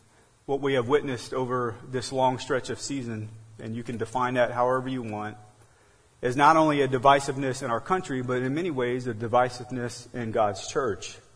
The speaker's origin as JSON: {"language": "English", "country": "United States", "said": "Yes, as an American, I am frustrated at the political divisiveness in our country."}